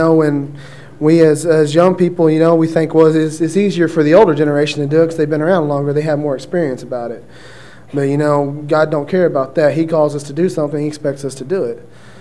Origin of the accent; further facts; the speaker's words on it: Denison, Texas, United States; I'm from Denison, Texas.